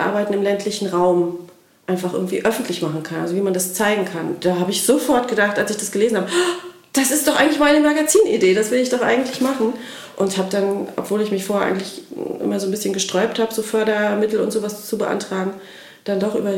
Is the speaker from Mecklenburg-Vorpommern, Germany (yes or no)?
yes; Mecklenburg-Vorpommern, Germany; Wir sind zwischenzeitlich dann wieder nach Schwerin zurückgezogen, weil Familiengründung anstand und ich bin Mecklenburgerin, und irgendwie war klar, die Kinder müssen auch irgendwie in Mecklenburg aufwachsen.